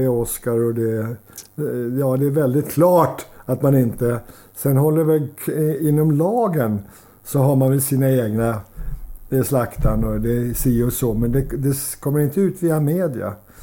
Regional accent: Sundbyberg, Stockholm County, Sweden; also born or lived in Solna; Sen är jag uppvuxen på gränsen till Sundbyberg, bodde i Solna.

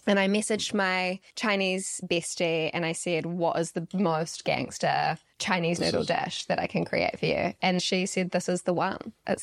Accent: Mount Eden, Auckland, New Zealand; born there; also born or lived in Ellerslie / Onehunga / Glendowie; So I was born in Mount Eden, and then I moved to Ellerslie, then I moved to Onehunga, then I moved to Glendowie

